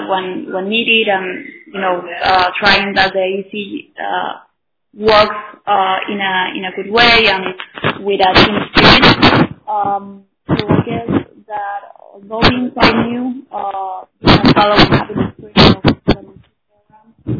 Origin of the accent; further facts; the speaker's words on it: Buenos Aires, Argentina; English is a second language; I'm from Buenos Aires, Argentina.